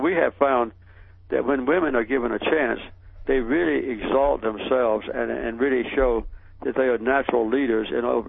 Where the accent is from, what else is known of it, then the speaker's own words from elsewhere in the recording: Archery, Georgia, United States; I grew up in Archery, Georgia, near Plains. We had one white family that was ours and about 55 African-American families.